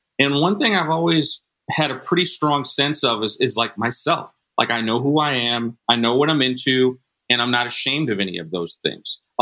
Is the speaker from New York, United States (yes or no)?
yes; New York, United States; also born or lived in Newport News, Virginia; keep in mind, I'm from New York, but I finished high school my last 2 years. I finished high school in Virginia.